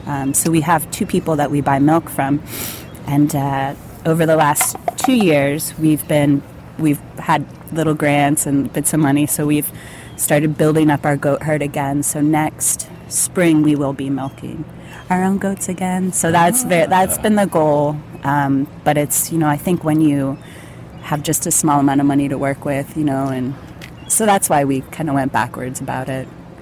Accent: Florida, United States; You know, I'm from Florida, it was the year, I think, of the ice storm in North Carolina.

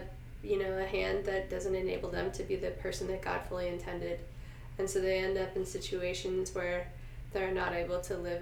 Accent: Salt Lake City, Utah, United States; I grew up in Salt Lake City, Utah, where, you know, we have one of the highest youth suicide rates in America.

